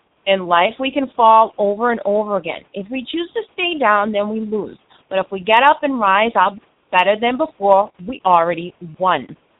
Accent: Boston, Massachusetts, United States; Yep, I'm a Bostonian up here in Maine.

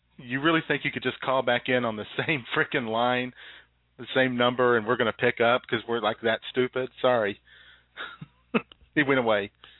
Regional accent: Arkansas, United States; I'm from Arkansas.

